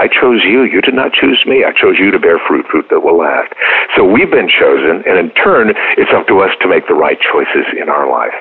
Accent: Minnesota, United States; also born or lived in Oregon; Because when I grew up in Minnesota and then in Oregon, it was not an art form.

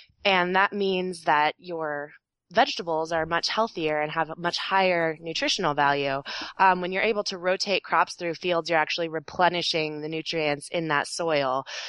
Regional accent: Colorado, United States; And in my travels and in my experience growing up in Colorado

